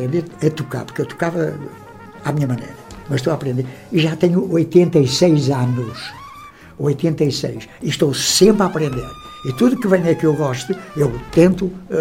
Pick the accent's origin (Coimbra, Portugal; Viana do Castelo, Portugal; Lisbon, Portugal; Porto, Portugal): Viana do Castelo, Portugal; Eu, a minha terra é Viana também